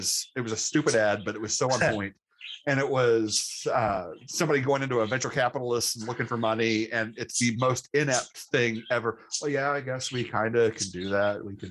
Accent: Indiana, United States; I grew up in Indiana. I'm from here. I'm from 50 miles north of Indianapolis.

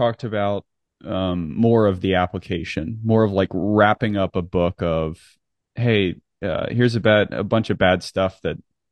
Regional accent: Charlotte, North Carolina, United States; now in Tampa, United States; It's like growing up in Charlotte. Everything's Myers Park.

